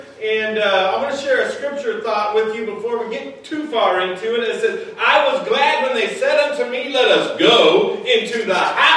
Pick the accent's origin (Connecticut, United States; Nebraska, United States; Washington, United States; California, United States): Nebraska, United States; Taylor; I grew up in Taylor, Nebraska, Loup County Public School, High School 40.